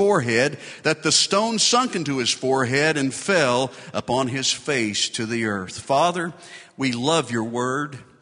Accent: Boone, North Carolina, United States; you know right quickly that I'm originally from Boone when I say hollered for my wife.

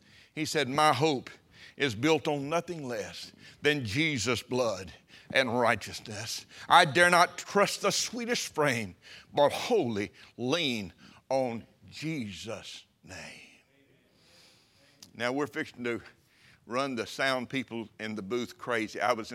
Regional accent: Mississippi, United States; I grew up in North Mississippi, and I had a loving father who did not believe in lying.

